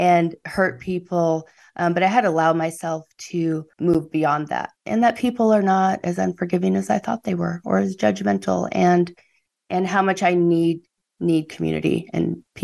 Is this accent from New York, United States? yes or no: no; California, United States; middle-aged white woman from California was the last person he thought would help him tell his story of growing up in Alabama.